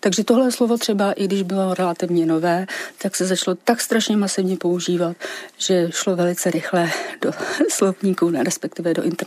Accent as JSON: {"language": "Czech", "region": "Vysočina Region", "country": "Czechia", "tie": "born or raised there", "said": "Je pravda, že jsem se narodila na Vysočině, vyrůstala jsem tam"}